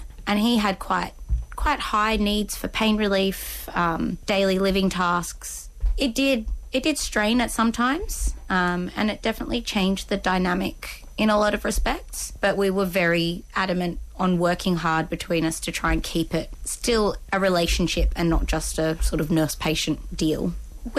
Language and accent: English; Sydney, New South Wales, Australia; I am from Sydney. I'm 23 years old